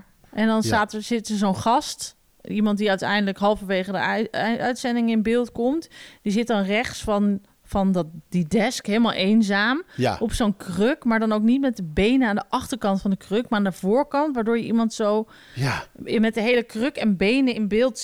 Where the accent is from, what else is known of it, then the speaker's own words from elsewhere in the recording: Amsterdam, North Holland, Netherlands; Ik vind het heel erg, want ik kom uit de Jordaan, hè?